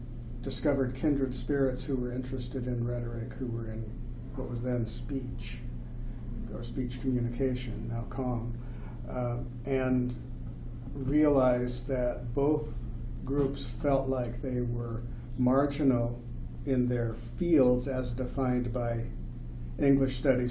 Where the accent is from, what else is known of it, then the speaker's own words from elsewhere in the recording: Utah, United States; We both have the same roots, and we're both from Utah